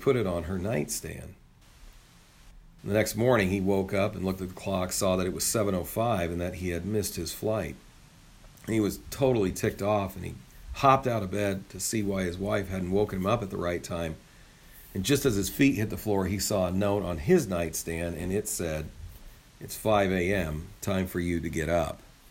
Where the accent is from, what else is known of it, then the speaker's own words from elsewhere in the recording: Midwest, United States; And we're from the Midwest. We understand the power of weather.